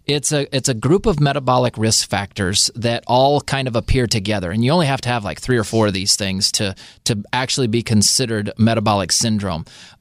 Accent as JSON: {"language": "English", "country": "United States"}